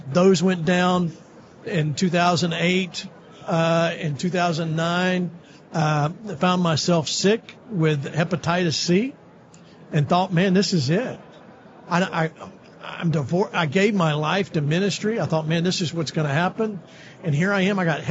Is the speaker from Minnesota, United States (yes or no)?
no; Georgia, United States; I'm from Georgia originally.